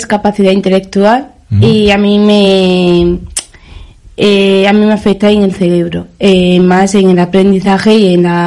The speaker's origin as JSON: {"language": "Spanish", "region": "Extremadura", "country": "Spain", "said": "me dieron la medalla de Extremadura, ya en mi tierra"}